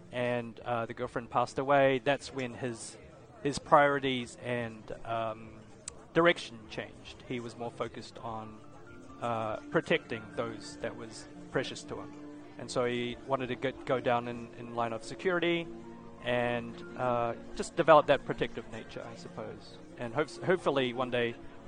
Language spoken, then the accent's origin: English; California, United States; I'm from California. Where are you guys from?